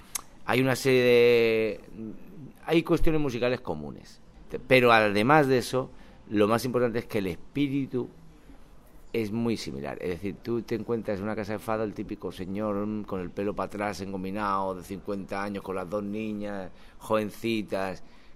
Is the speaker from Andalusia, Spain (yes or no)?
yes; Huelva, Andalusia, Spain; pero es que en mi tierra, en Huelva